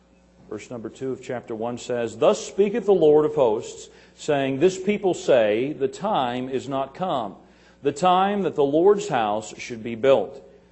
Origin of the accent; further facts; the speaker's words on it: Missouri, United States; I'm from Missouri, hillbilly country down in southwest Missouri.